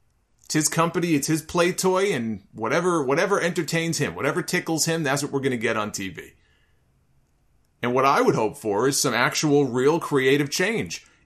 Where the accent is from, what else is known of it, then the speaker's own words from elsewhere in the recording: New York, United States; I grew up in New York. I grew up in the Northeast.